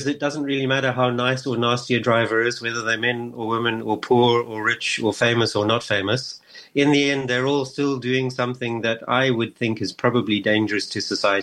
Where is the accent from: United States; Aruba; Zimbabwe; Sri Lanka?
Zimbabwe; So I grew up in Zimbabwe, and I learned to drive in Zimbabwe